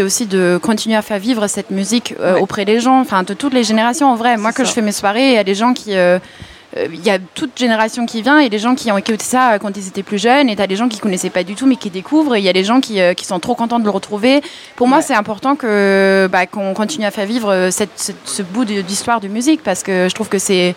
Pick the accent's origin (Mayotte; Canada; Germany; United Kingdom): Germany; Berlin; French is a second language; also born or lived in Paris; J'habitais 11 ans à Paris, parce que j'habitais à Berlin. Là-bas, je viens de Berlin. J'habitais 11 ans à Paris